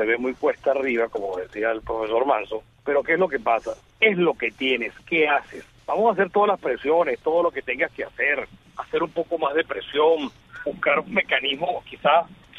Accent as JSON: {"language": "Spanish", "country": "Venezuela", "said": "así somos los venezolanos"}